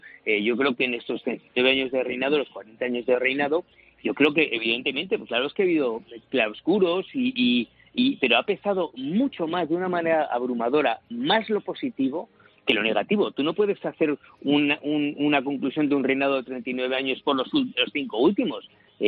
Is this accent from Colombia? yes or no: no; Spain; aquí en España, yo soy español, yo soy hispano-mexicano